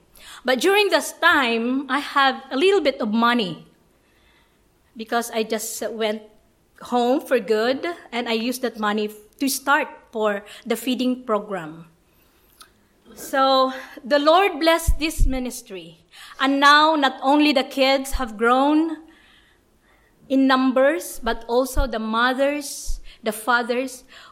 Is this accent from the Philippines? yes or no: yes; Philippines; English is a second language; I came from Philippines.